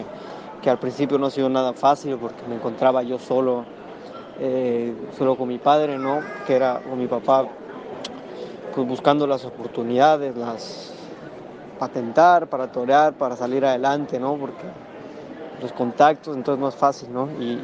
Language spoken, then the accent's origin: Spanish; Mexico; tanto mi Mérida como mi Tabasco, mi México entero